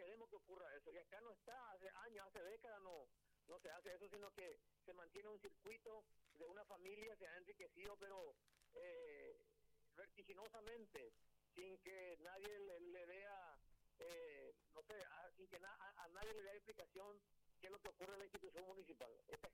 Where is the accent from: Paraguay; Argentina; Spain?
Paraguay; acá se sufre mucho, y somos paraguayos también